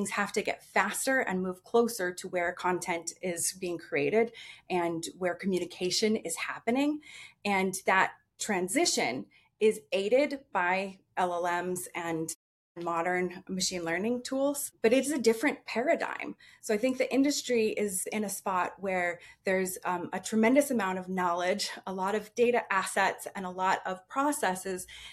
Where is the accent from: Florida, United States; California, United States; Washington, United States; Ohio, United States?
Washington, United States; also born or lived in Pennsylvania; I grew up in Washington State, but then after graduate school, I moved to Pennsylvania, and I spent 15 years in Pennsylvania before moving back to Seattle